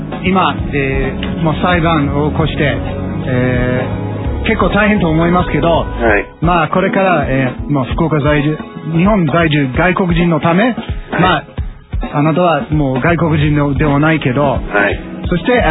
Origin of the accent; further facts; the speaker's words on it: Australia; 私はオーストラリア人、デビットは元アメリカ人ということで